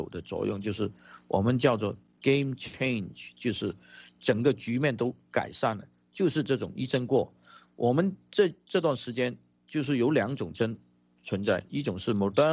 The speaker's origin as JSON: {"language": "Chinese", "region": "Guangdong", "country": "China", "said": "用我们广东人说的话"}